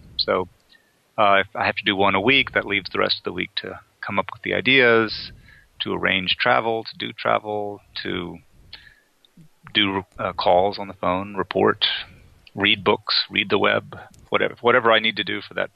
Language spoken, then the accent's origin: English; Fort Worth, Texas, United States; I grew up in Fort Worth, Texas, and there were really only two sports in Texas when I was growing up, and that was football and spring football.